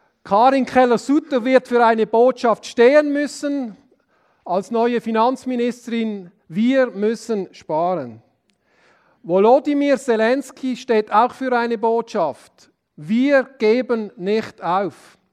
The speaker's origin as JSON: {"language": "German", "region": "Basel area", "country": "Switzerland", "said": "Ussi und ich, wir kommen ja aus der Agglomeration von Basel."}